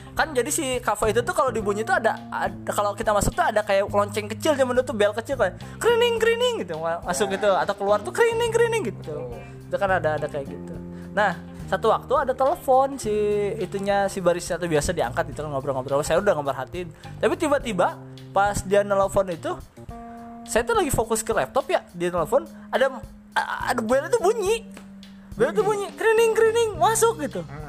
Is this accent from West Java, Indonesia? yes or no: yes; Purwakarta, West Java, Indonesia; Halo orang-orang Purwakarta. Saya orang Purwakarta loh.